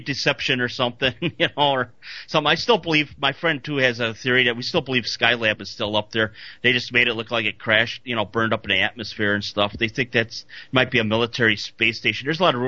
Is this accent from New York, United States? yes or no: no; Wisconsin, United States; I'm a native from your state. I just claim Colorado's my second home. I'm a native from Wisconsin here